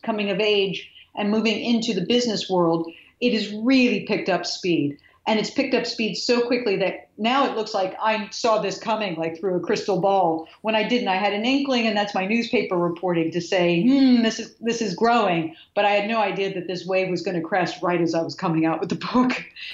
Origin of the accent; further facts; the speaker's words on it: Pennsylvania, United States; I grew up near the Amish area of Pennsylvania, so we had one, but it was a rare thing in America.